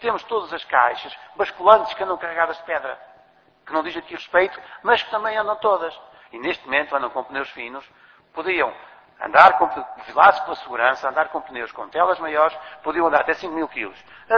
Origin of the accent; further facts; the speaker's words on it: Portugal; Mas como somos portugueses, no passado não havia grande controle